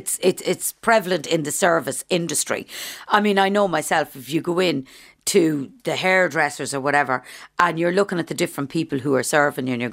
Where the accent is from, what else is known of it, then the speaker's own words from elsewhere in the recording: Ireland; we're Irish